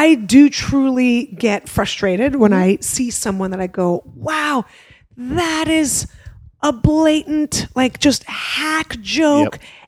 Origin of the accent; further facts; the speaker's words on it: San Francisco, California, United States; but remember when I grew up in San Francisco, it was different.